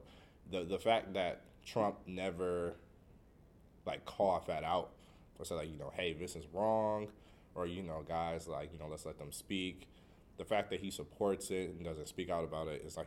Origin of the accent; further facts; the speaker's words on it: Milwaukee, Wisconsin, United States; I'm here from Milwaukee. I'm currently a fourth year student at UWM, hoping to graduate soon and go to medical school.